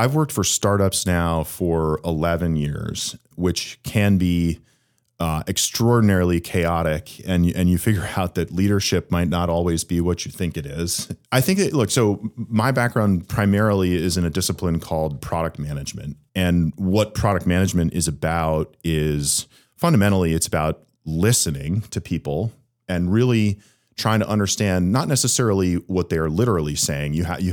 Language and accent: English; Massachusetts, United States; So I grew up in Massachusetts, and so did my wife.